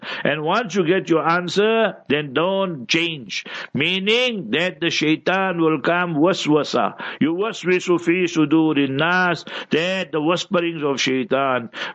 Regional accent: Heidelberg, Gauteng, South Africa; born there; English is a second language; I was born in Heidelberg, you see, and in that African location. So we had one shop and we had a house.

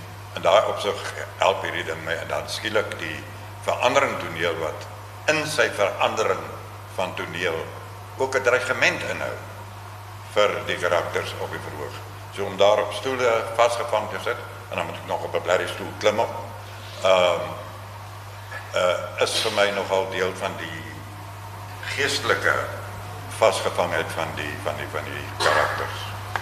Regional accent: Stellenbosch, Western Cape, South Africa; Ek is een weeskind van Stellenbosch.

